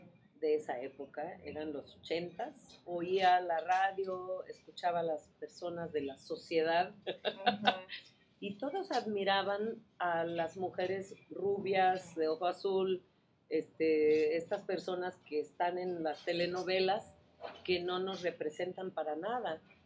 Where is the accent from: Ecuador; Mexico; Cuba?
Mexico; Tlaxiaco, Oaxaca; una familia conocida en Tlaxiaco, mi pueblo, que venía muy de vez en cuando a Tlaxiaco